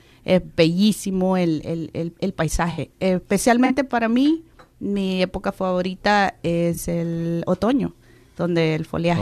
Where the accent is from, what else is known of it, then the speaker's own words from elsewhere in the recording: El Salvador; Soy salvadoreña.